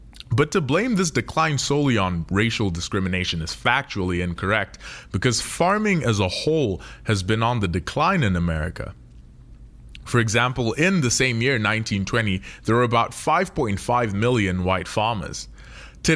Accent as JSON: {"language": "English", "country": "Zimbabwe", "said": "I'm originally from Zimbabwe"}